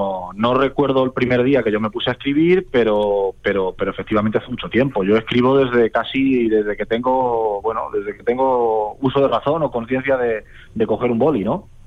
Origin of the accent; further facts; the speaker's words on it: Talavera de la Reina, Castilla-La Mancha, Spain; Soy de Talavera, soy nacido y criado en Talavera de la Reina y orgulloso talaverano.